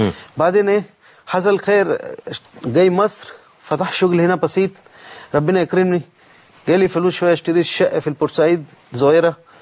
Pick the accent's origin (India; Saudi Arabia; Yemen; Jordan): India; Arabic is a second language; now in Egypt; أنا أعيش هنا عشان كده أنا لازم أنا أشكرهم. لا يعني أنا فعلا شفته يعني أنا من هند لكن أنا لا بحب هند أكتر من مصر.